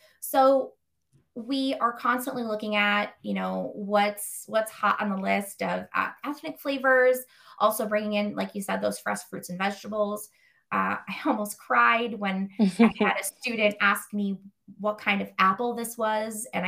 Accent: Boston, Massachusetts, United States; at 14, I'm traveling from Forest Hills on the Orange Line to Jackie's house in Alston on the Green Line, taking a bus and two trains to get to her house.

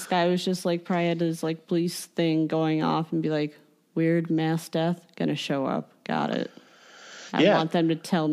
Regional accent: Ireland; As an Irish person, I totally was like, yeah, that should actually make sense.

